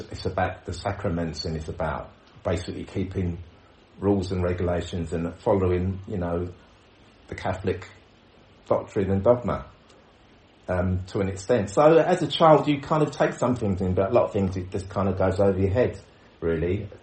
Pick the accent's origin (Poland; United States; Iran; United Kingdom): United Kingdom; London; born there; I was born in London, South London actually, a place called Camberwell. One of six children. My parents came from the Caribbean in the 50s and they met in London, got married and had me and my brothers and sisters.